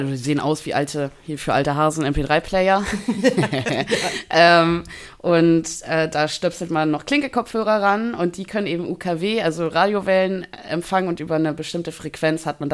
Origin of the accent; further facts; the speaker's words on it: Lower Saxony, Germany; Ich komme ja aus Niedersachsen